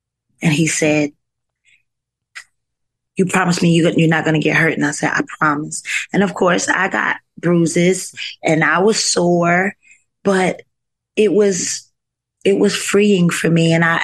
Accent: North Carolina, United States; I'm from North Carolina.

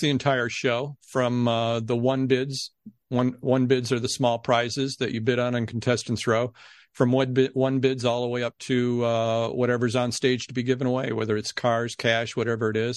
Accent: Ohio, United States; I grew up just outside of Cleveland, a couple minutes.

